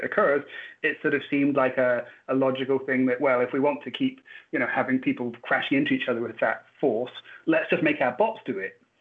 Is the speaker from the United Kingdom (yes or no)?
yes; Scotland, United Kingdom; I come from Scotland, as I said